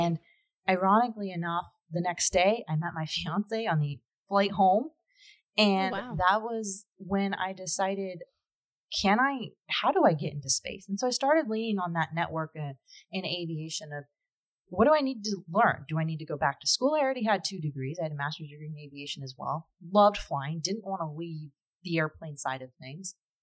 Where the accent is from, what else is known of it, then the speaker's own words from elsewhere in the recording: California, United States; growing up near Vandenberg.